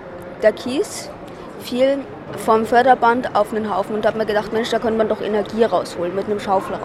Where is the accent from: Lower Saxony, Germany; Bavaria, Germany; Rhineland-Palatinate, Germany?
Bavaria, Germany; Ingolstadt; ich komme aus Ingolstadt vom Erfinderclub Querdenker.